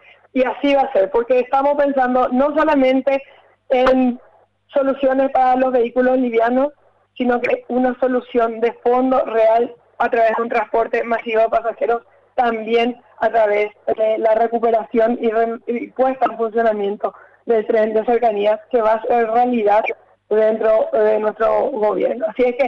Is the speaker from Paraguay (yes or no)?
yes; Paraguay; estamos comprometidos como paraguayos a hacer de nuestro país un lugar mucho más lindo